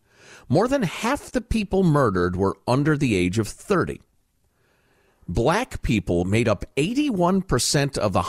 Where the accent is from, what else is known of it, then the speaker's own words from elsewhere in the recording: Illinois, United States; So maybe it's because I grew up right outside Chicago